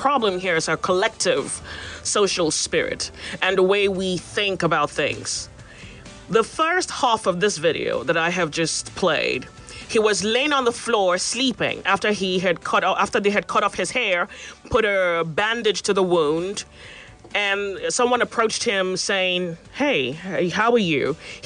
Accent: Nigeria; I feel particularly hurt as a Nigerian that there are Nigerians who feel hopeless.

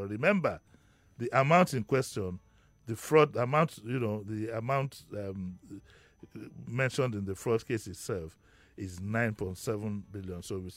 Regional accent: Nigeria; how could I feel good as a Nigerian that the United Kingdom does the right thing by saying that my people, some of the test results we bring, they are not authentic.

